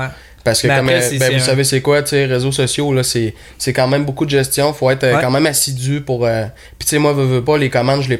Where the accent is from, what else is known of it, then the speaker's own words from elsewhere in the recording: Charlesbourg, Quebec, Canada; now in Saint-Paul-de-Montmagny, Canada; Moi, je viens de Charlebourg, à Québec. Maintenant, j'habite à Saint-Paul-le-Montmini.